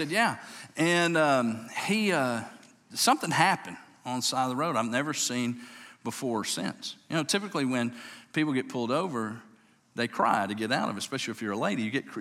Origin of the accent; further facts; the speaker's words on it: Louisiana, United States; And he said, where are you from? I said, well, I'm Louisiana.